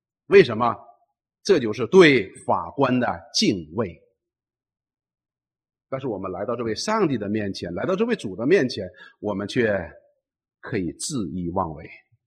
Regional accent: China; 我们都从中国来，我们都受过这样的教育

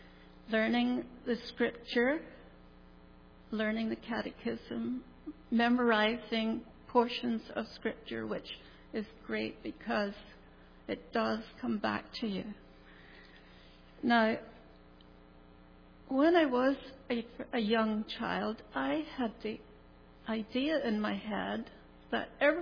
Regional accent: Northern Ireland, United Kingdom; born there; I was born over in Northern Ireland.

